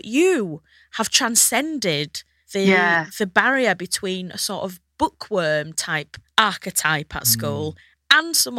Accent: United States; Hull, Alabama, I hope, as I'm from the United States.

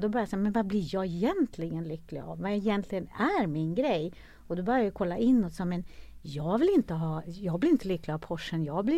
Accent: Norrland, Sweden; born there; jag är ju född i Norrland, en liten by i Norrland.

